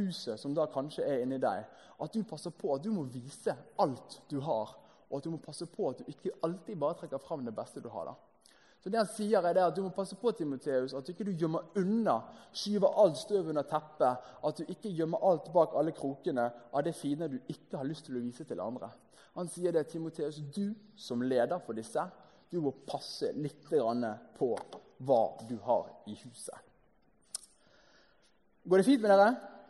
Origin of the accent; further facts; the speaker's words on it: Bergen, Vestland, Norway; så har vi masse sånn inne i skapet hjemme i Bergen